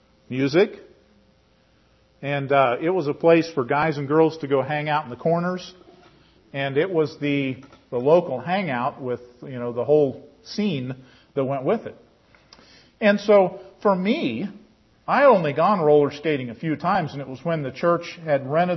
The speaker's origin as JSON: {"language": "English", "region": "West Virginia", "country": "United States", "tie": "born or raised there", "said": "because I grew up in West Virginia, so you don't get all the information for 50 years or so."}